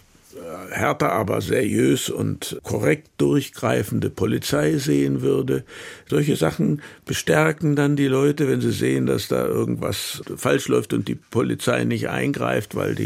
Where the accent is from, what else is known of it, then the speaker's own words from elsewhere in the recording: East Germany, Germany; Da gibt es viele bei uns im Osten. Ich weiß nicht gut, ob das im Westen genauso ist